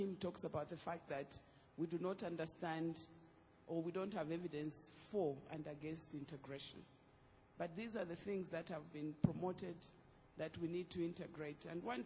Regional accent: Zambia; I come from Zambia.

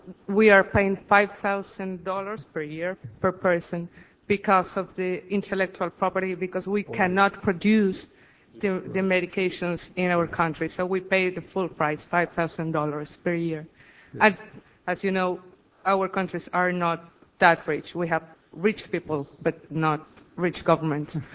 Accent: Mexico; from Mexico

